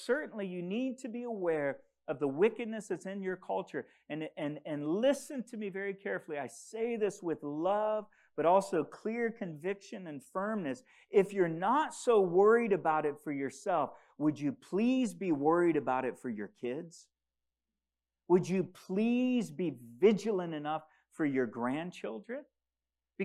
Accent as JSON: {"language": "English", "country": "DR Congo", "tie": "born or raised there", "said": "In where I grew up in the Congo, recently 70 Christians were beheaded by the Islamic State."}